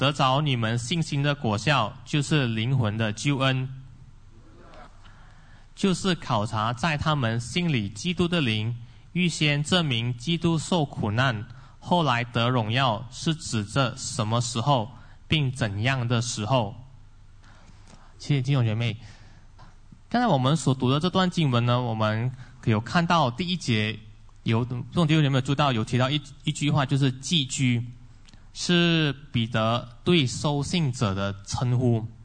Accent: Alor Setar, Kedah, Malaysia; now in Penang, Malaysia; 我是从北部来的，我在槟城算是有十多年了，如果扣掉三年在吉隆坡这里读神学有十二年，我本身是阿罗斯大人啊，会讲福建话，广东话就不怎么样啊。

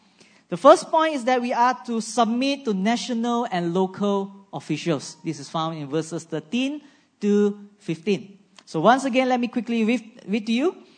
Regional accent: Malaysia; we are no longer Malaysian, we are totally Christian, or we are saying that we are a Malaysian, but somewhat Christian.

